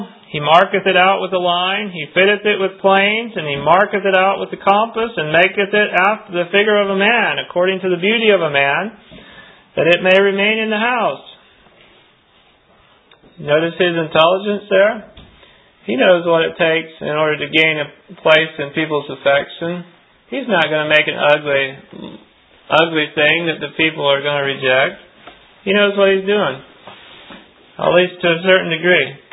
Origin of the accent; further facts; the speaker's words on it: Missouri, United States; I grew up in Scotland County, Missouri, which was 80-some miles from here. But 10 years ago, I moved to Linn County.